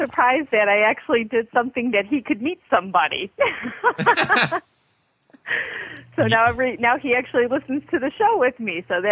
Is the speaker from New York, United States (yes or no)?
yes; Buffalo, New York, United States; I'm from Buffalo, New York.